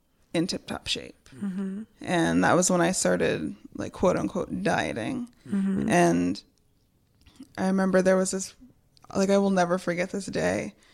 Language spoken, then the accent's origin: English; Michigan, United States; Well, so this is happening in Florida, but I'm from Michigan.